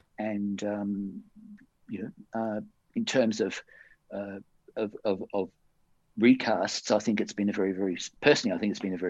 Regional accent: Perth, Western Australia, Australia; moved away as an adult; God, I came over here from Perth in 79, a year after I'd been here.

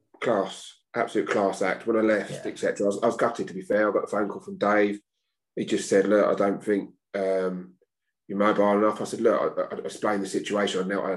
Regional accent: Brighton, South East England, United Kingdom; After that, I sort of like retired and went back to my hometown club, Whitehawk, where I grew up, and now I'm the manager now sort of really.

